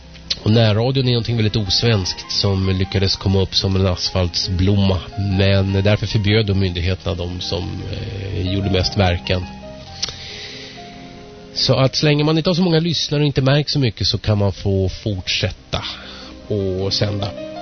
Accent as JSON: {"language": "Swedish", "country": "Sweden", "tie": "born or raised there", "said": "jag växte upp i Sverige, tycker väldigt mycket om Sverige"}